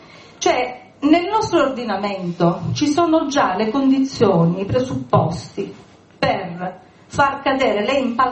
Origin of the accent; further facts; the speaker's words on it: Nocera, Campania, Italy; born there; A Nocera, che è il mio paese di nascita e anche dove ho lo studio